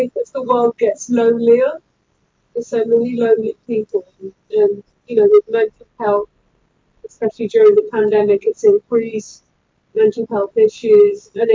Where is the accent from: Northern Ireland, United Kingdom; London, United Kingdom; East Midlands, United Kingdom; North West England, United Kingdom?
London, United Kingdom; From the UK, from London.